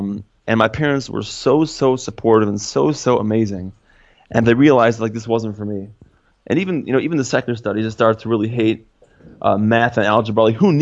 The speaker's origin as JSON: {"language": "English", "town": "Detroit", "region": "Michigan", "country": "United States", "tie": "born or raised there", "said": "So I'll tell you, I'm 32 years old, and I grew up in Detroit, Michigan, in the USA."}